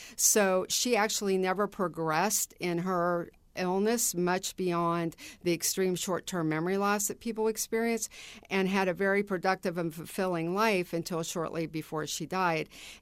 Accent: West Virginia, United States; but I'm from West Virginia, Appalachian area

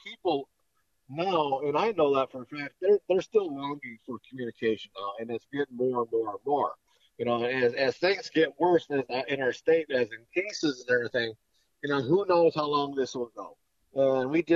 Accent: Stanton, North Dakota, United States; he came to my hometown in Stanton, North Dakota, where I grew up at.

